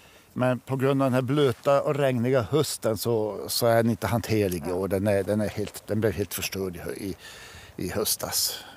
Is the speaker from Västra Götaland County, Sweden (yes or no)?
no; Norrbotten County, Sweden; Sånt där som vi norrbottningar inte riktigt tycker om.